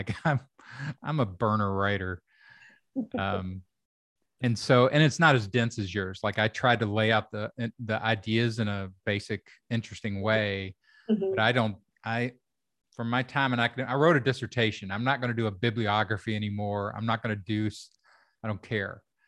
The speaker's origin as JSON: {"language": "English", "region": "Kentucky", "country": "United States", "tie": "born or raised there", "said": "because I grew up in Kentucky. I was the first person from my family to go to college."}